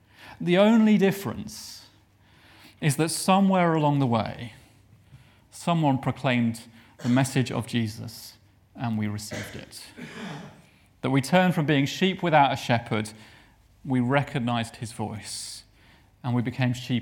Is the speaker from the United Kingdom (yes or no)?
yes; United Kingdom; And we're British, and that means we have a preference for shallow conversation about the weather and things like that.